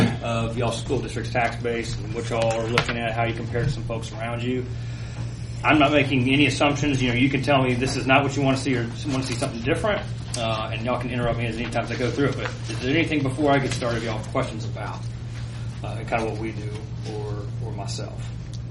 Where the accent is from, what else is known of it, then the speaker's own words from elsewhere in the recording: Sweetwater, United States; Sweetwater.